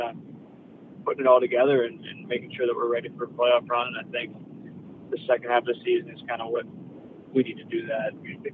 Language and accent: English; Pittsburgh, Pennsylvania, United States; whenever I grew up in Pittsburgh watching him play